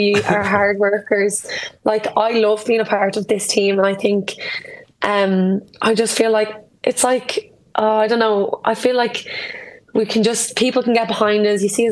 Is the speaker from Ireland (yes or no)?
yes; Ireland; we're Irish